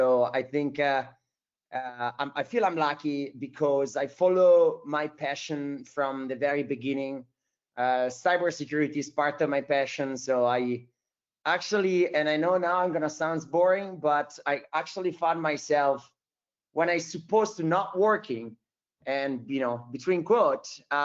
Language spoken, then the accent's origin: English; northern Italy, Italy; English is a second language; moved away; So I'm originally from Italy. So lived in many countries in my life, but born and raised up in the north of Italy, very close to the border between Italy and Switzerland.